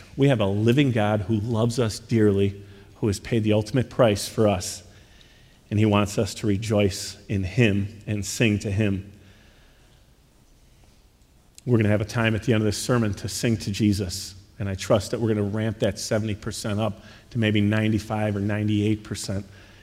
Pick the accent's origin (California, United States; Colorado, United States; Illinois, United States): Illinois, United States; Chicago; You folks know that I'm from Chicago, so I grew up, and in the 90s, if you're a basketball fan, I love the Chicago Bulls